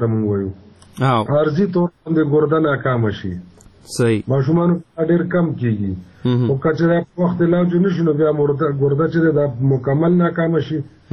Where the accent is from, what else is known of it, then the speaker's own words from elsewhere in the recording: Peshawar, Khyber Pakhtunkhwa, Pakistan; لکه موږ د پېښور خلک چې دی دا د تیزې ګرمۍ او د تیزې یخنۍ د دواړو اموخته یو.